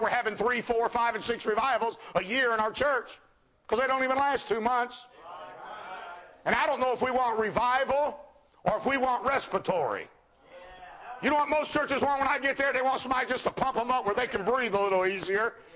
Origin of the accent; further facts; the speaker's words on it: Mississippi, United States; My wife's from Ohio and I'm from Mississippi.